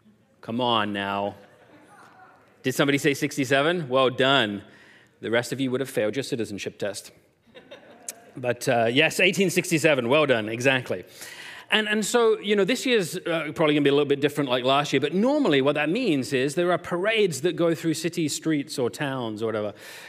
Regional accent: United Kingdom; even me as a Brit knows this.

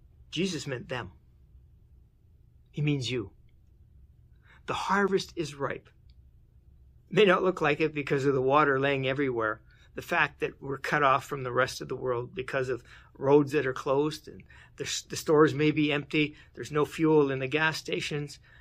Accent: Manitoba, Canada; I grew up in Manitoba, and in May, we're barely getting into the fields.

